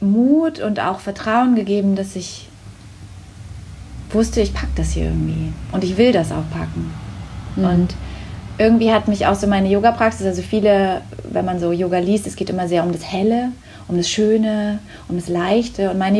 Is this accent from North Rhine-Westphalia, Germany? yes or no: no; Berlin, Germany; Ich bin in Ostberlin aufgewachsen und mit 2 Geschwistern noch.